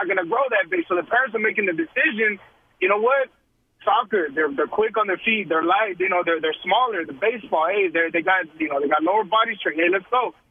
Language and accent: English; Austin, Texas, United States; I mean, I'm from Austin, Texas. So I played with big boys, you know what I mean?